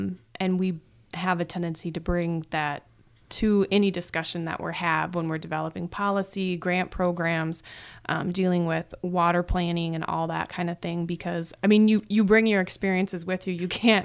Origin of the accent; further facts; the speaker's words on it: United States; That's right. I grew up down in God's Country, otherwise known as Martin County.